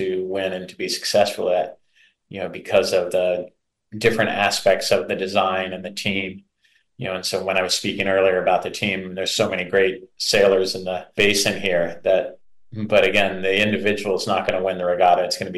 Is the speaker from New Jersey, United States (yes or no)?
no; Annapolis, Maryland, United States; I grew up in Annapolis